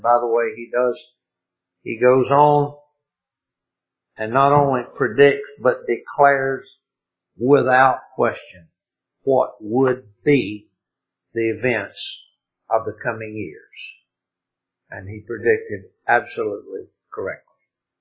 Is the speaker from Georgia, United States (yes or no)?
no; Abbeville, South Carolina, United States; Of course, his office was on the square in my hometown, Abbeville. He practiced law within, I don't know, mile and a half, 2 miles of my home